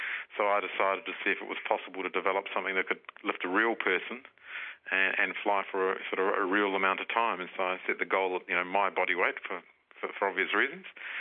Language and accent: English; New Zealand; went along there and as a Kiwi does, and showed the thing